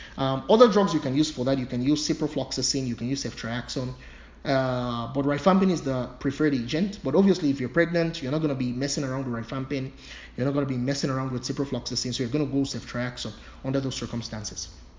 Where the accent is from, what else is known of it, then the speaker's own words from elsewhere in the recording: Nigeria; I'm originally from Nigeria, so I'm African.